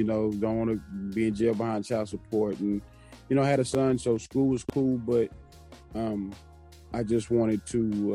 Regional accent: Commerce, Texas, United States; I am originally from Commerce, Texas, born and raised. A little small community within Commerce called Norris Community.

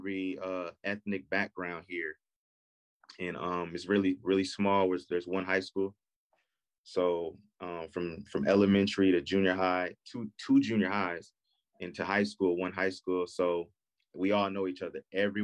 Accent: Rock Island, Illinois, United States; also born or lived in Melrose Park; I'm from Rock Island, Illinois. That's the Midwest. That's the Quad Cities. I was born in Melrose Park, right outside Chicago, and raised in Rock Island, Illinois, 2 hours away. And just a small town in Illinois.

